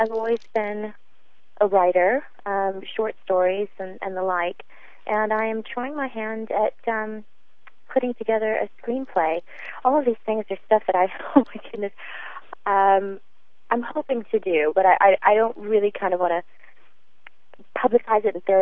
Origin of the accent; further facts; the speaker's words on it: Tanzania; born there; I was born in East Africa. I was born in Tanzania. My mom is Tanzanian from a place called Mlalo, which is a small village in the Usambara Mountains.